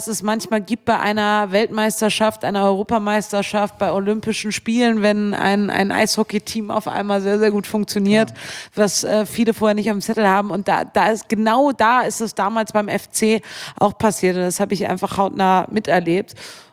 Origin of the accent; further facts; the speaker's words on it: Bremen, Germany; Und ich bin im Weserstadion groß geworden, aufgewachsen. Ich bin in Bremen, habe ich mein halbes Leben verbracht bisher